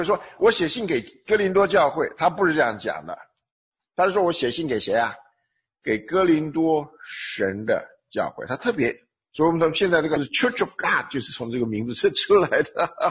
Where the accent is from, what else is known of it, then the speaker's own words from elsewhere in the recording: China; 我们从中国来的人呢